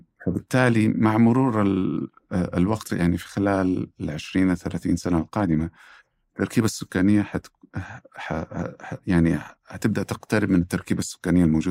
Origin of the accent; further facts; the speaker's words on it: Saudi Arabia; نسبة الأطفال المراهقين عندنا في السعودية 30%.